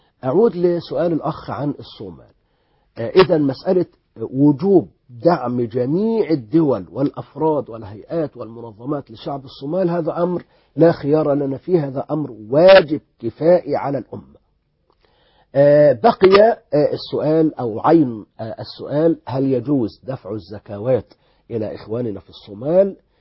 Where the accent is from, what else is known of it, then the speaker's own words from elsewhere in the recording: Egypt; هنا في بلدنا مصر